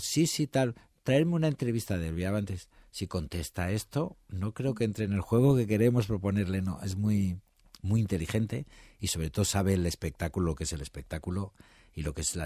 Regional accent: Alfaz del Pi, Valencian Community, Spain; Alfaz del Pi, sí.

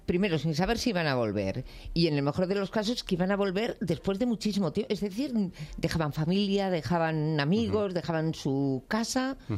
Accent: Basque Country, Spain; yo soy vasca

